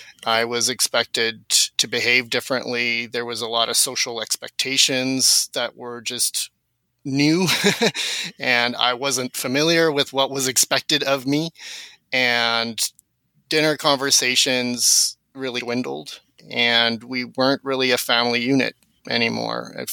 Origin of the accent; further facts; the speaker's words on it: Canada; also born or lived in South Africa; So they really identified more as South African, whereas my earlier memories are as being a Canadian.